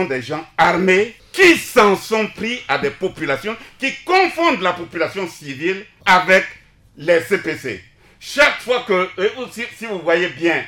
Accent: Bogila, Ouham, Central African Republic; Mais je suis de Mère Souma de Bogila.

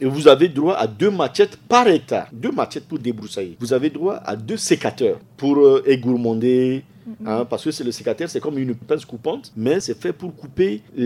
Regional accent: Mobaye, Basse-Kotto, Central African Republic; Et chez moi, à Nguala, à Mobaï, les deux usines qui étaient opérationnelles.

